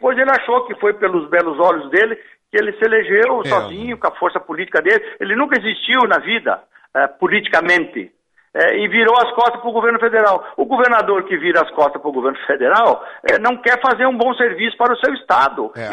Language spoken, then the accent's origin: Portuguese; Joaçaba, Santa Catarina, Brazil; now in Florianópolis, Brazil; Eu sou de Joaçaba, Herval do Oeste, lá no meio oeste, mas sim, moro em Florianópolis há muitos anos